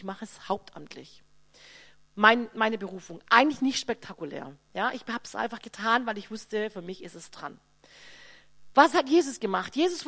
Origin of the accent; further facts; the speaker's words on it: Swabia, Germany; Und in Schwaben, wo ich herkomme, schon gar nicht.